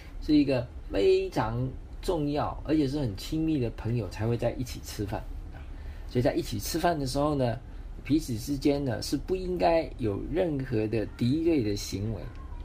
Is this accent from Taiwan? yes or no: yes; Taiwan; 我们台湾话叫做假崩红地短